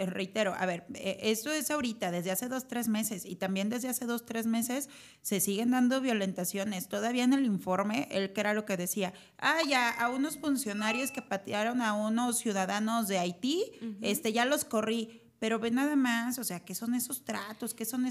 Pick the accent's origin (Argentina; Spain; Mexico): Mexico; nosotros como mexicanos aquí